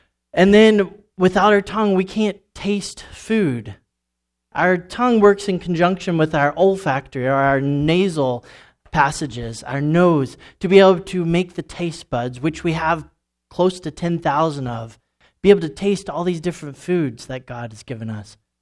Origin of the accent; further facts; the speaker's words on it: Florida, United States; I grew up in Florida, so we had a mix of many different types of dialects.